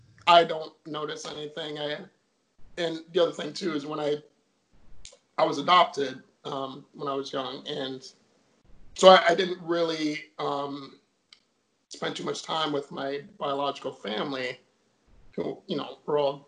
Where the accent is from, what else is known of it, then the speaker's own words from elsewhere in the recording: Ellington, Connecticut, United States; So, I lost my accent, and I grew up in Ellington, Connecticut. And so I picked up that.